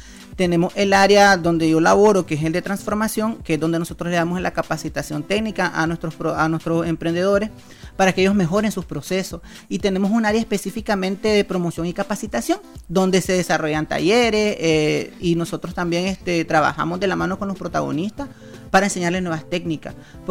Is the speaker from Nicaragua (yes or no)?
yes; Nicaragua; nosotros como nicaragüenses, como protagonistas de nuestra historia, debemos rescatar estas tradiciones